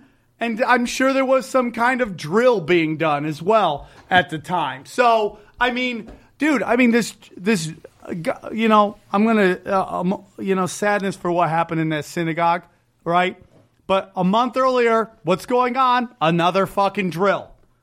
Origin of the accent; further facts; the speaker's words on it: India; I'm an Indian.